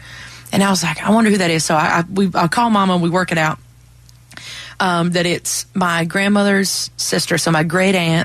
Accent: Mammoth Spring, Arkansas, United States; And then when I was growing up in Mammoth Spring, we lived really close to Hardy.

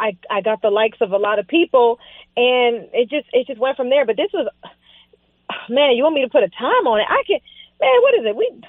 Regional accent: West Palm Beach, Florida, United States; You know, I grew up in South Florida. I lived in West Palm and I lived in the hood.

